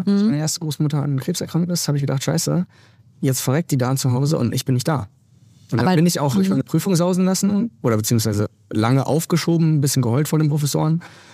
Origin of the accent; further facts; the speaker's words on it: Dortmund, North Rhine-Westphalia, Germany; Wenn du da als Dortmunder auskommst, bist du Ausländer. Ne? Du bist einfach aus dem Ausland, nicht aus Bayern.